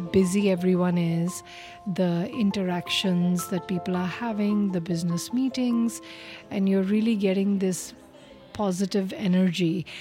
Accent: Singapore; I'm from Singapore. I'm a journalist, a storyteller, writer

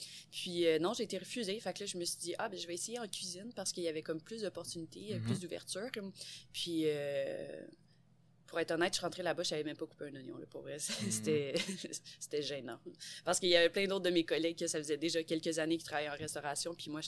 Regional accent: Granby, Quebec, Canada; Je viens de Grimby

